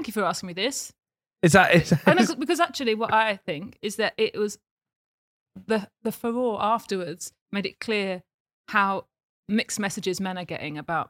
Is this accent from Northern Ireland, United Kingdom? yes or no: no; Romford, London, United Kingdom; When I grew up in Romford, there was absolutely a sense that you defended your mum, for instance.